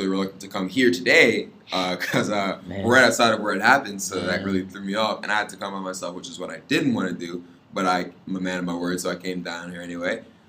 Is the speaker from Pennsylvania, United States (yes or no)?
no; New York City, New York, United States; born there; even though I was born in the Bronx, New York